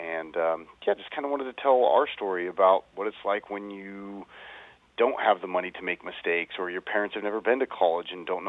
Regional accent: Pacific Northwest, United States; I grew up in the Northwest, like you mentioned

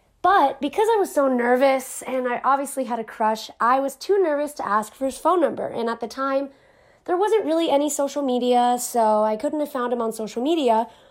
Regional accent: Palm Beach, Florida, United States; He was from Fort Myers, and I was from Palm Beach. So we lived about 2.5 hours away from each other on the opposite side of the state.

